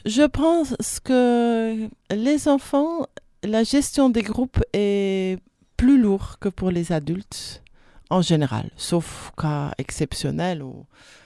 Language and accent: French; Belgium; Oui, je viens de la Belgique.